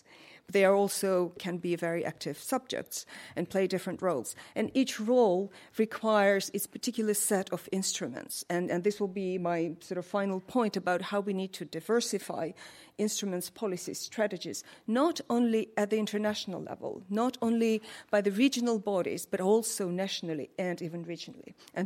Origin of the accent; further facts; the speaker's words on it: Georgia; also born or lived in Moscow; now in Belgium; Indeed, I grew up in Georgia. I lived half of my life in Moscow. I hold Russian citizenship, and I'm a resident of Belgium.